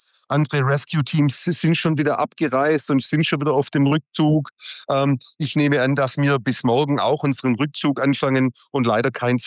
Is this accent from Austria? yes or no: yes; Austria; Nicht wie bei uns in Österreich, wie in Europa.